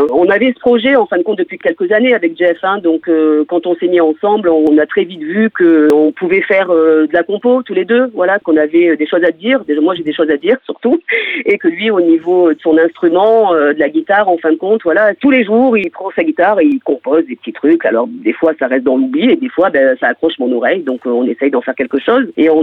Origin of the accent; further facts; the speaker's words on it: Provence-Alpes-Côte d'Azur, France; Non, chez nous, dans le Var, juste à côté, dans le Var